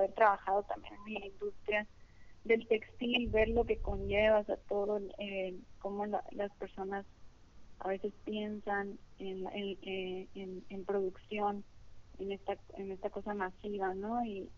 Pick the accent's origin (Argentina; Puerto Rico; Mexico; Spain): Mexico; Ciudad Obregón, Sonora; Muy bien, pues soy de Ciudad Obregón, Sonora, México.